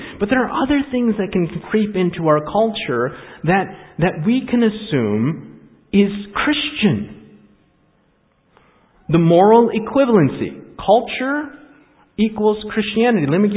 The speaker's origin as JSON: {"language": "English", "town": "Takoma Park", "region": "Maryland", "country": "United States", "tie": "born there", "also_born_or_lived": "Alaska", "said": "Now, being an American, I was born in this country. Washington, D.C., Tacoma Park, Maryland, Washington Adventist Hospital. Being Adventist, being in Alaska, there are certain influences that have come into my mind. Being a Korean American"}